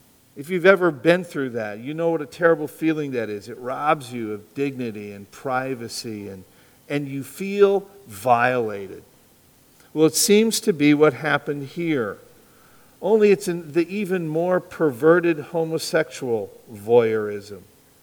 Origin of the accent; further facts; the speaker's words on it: Wisconsin, United States; Now, where I grew up in Wisconsin, there were two Boys Clubs camps near us, Camp Whitcomb and Camp Mason.